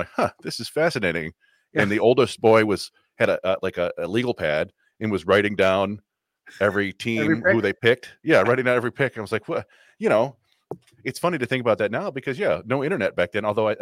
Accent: Ypsilanti, Michigan, United States; we didn't have cable when I was growing up in Ypsilanti, Michigan.

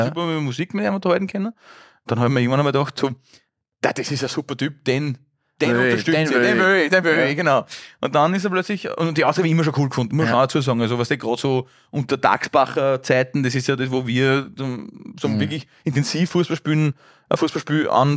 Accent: Upper Austria, Austria; als Oberösterreicher ist es ja doch so

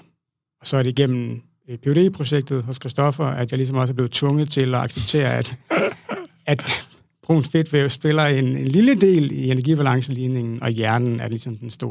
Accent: Region of Southern Denmark, Denmark; Jeg startede ud som sproglig studerende hjemme i Sønderjylland

